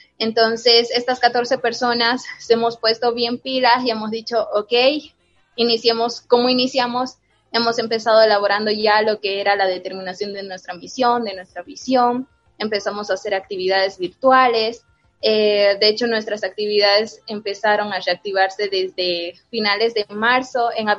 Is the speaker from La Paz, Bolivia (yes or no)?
no; Tarija, Bolivia; yo soy de Tarija.